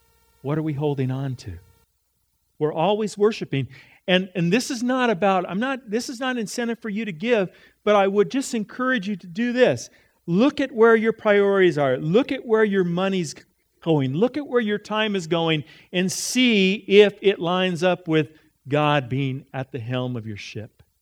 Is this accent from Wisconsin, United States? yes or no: no; California, United States; Because we came from Southern California. From Southern California where we live, this is a small town. Very small.